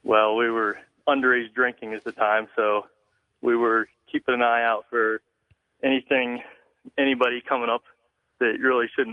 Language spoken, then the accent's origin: English; Pennsylvania, United States; And I was a hunter. I'm from Pennsylvania.